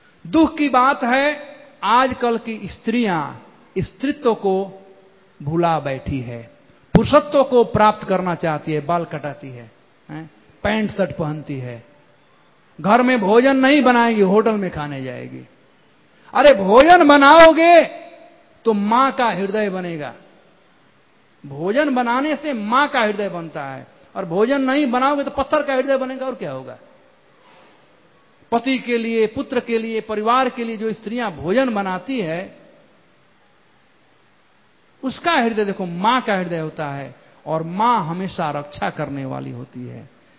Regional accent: Bihar, India; तो जिह्वा हमारे यहां बिहार में कहते हैं

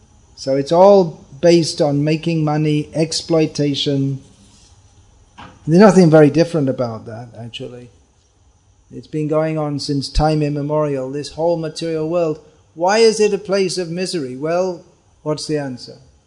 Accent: England, United Kingdom; I'm from England, and English people never like American English or Indian English. For that matter, we, from the south of England, we don't like Lancashire English or Geordie English, or a bit of snobbishness there.

